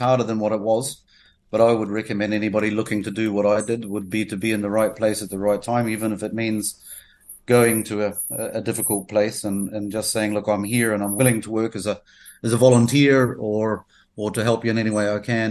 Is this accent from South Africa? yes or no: no; Northland, New Zealand; now in Grenada; born in Paparoa at the foothill of the Brunduins, basically on the road out to Dargaville, the first town. I grew up on a farm. We were sheep and beef farmers in an area that was predominantly dairy.